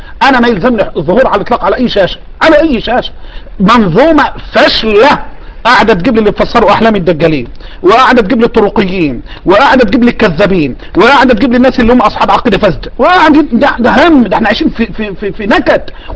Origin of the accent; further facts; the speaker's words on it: Egypt; بعض الناس من حملة القرآن عندنا في مصر